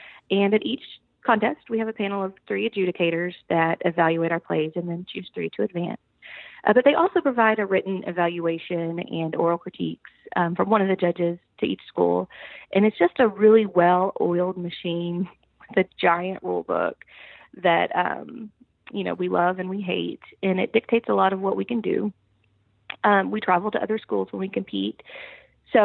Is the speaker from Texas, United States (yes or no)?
yes; Mahia, Texas, United States; Okay, well, I grew up in Mahia, Texas, which is a pretty small town.